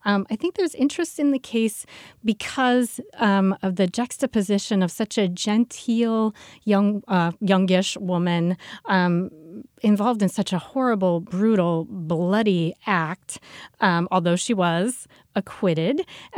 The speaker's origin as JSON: {"language": "English", "region": "Vermont", "country": "United States", "tie": "born or raised there", "said": "I don't remember, but I grew up in Vermont, and I think because the murders took place in Massachusetts"}